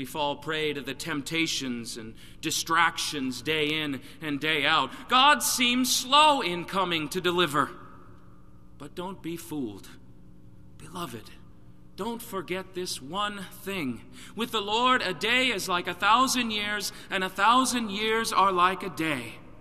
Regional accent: Texas, United States; Keep in mind now that this is in my home state of Texas.

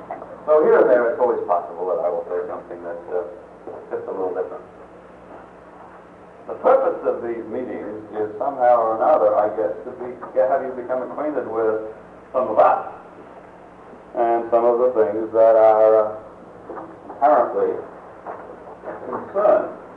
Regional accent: Australia; moved away; Born and bred in Australia, which is good for me.

